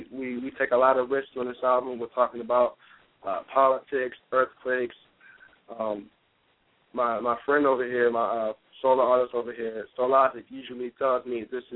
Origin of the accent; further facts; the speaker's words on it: Mozambique; now in Virginia, United States; I'm actually from Mozambique originally, but I've been in Virginia for 10 years.